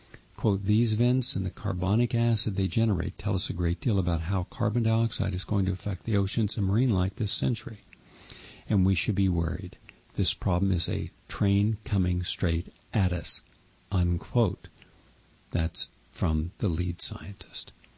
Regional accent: West Virginia, United States; West Virginia is an interesting state, especially where I grew up in the Ohio Valley, because you don't really see open space.

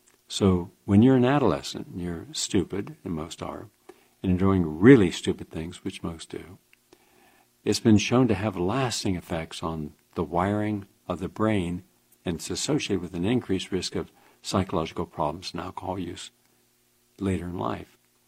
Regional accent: West Virginia, United States; had they gone down to my home state, West Virginia

